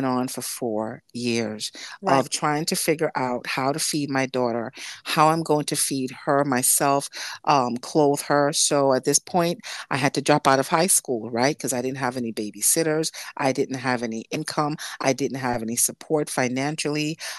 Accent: Jamaica; born there; I am Jamaican born.

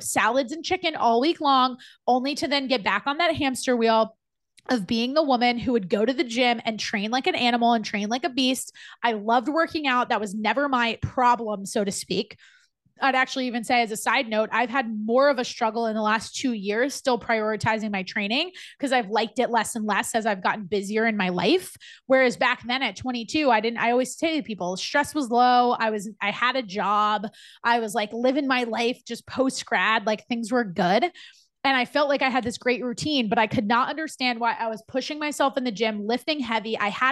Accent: New Jersey, United States; now in Charlotte, United States; I was living in Charlotte, North Carolina. I'm from Jersey, and I was trying to meet new people.

